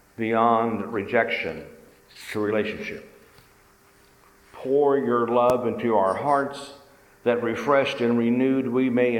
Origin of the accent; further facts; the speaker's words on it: Nowata, Oklahoma, United States; It was something like going to the Walmart in my hometown in Nowata, Oklahoma.